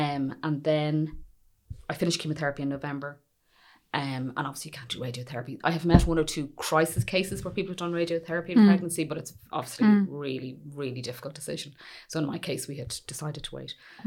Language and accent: English; Dublin, Leinster, Ireland; even though I'm from Dublin.